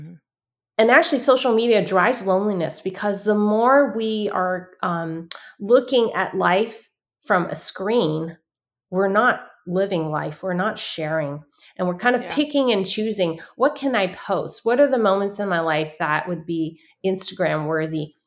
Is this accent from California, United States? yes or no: yes; San Francisco, California, United States; as a Chinese American, I was born in San Francisco Chinatown, and grew up drinking tea